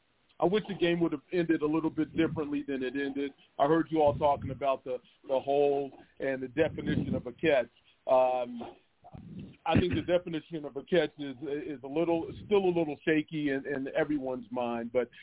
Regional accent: United States; I'm from Washington, so I'm a Washington fan, so it's hard to root for the Eagles.

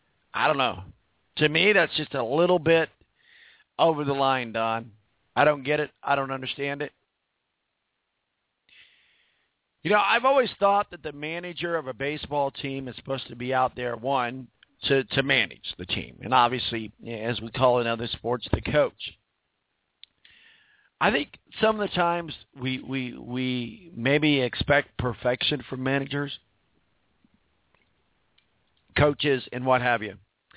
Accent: Evansville, Indiana, United States; You're from Evansville, Indiana, my hometown.

